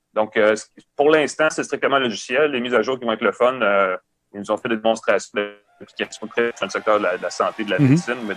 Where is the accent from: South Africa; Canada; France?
Canada; Quebec; chez nous au Québec.